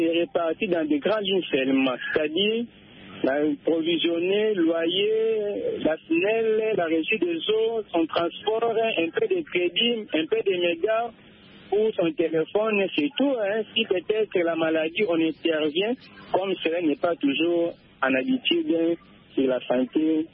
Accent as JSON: {"language": "French", "country": "DR Congo", "said": "Oui, chez nous, en RDC Congo"}